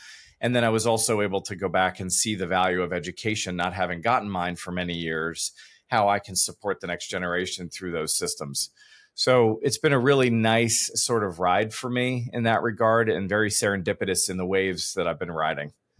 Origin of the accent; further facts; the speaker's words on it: West Chester, Pennsylvania, United States; also born or lived in Daytona Beach, Florida; I was born in Daytona Beach, Florida. My forming years were outside of Philadelphia in Westchester, Pennsylvania.